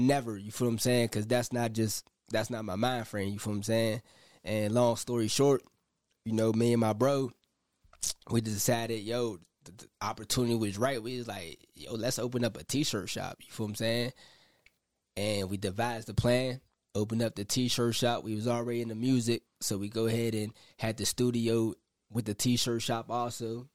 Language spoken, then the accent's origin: English; Clarendon Parish, Jamaica; I'm originally from Clarendon.